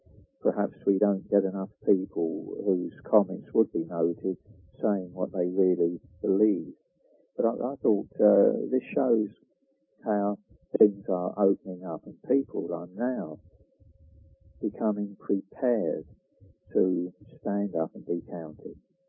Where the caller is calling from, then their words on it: England, United Kingdom; I say your press because I'm speaking from England.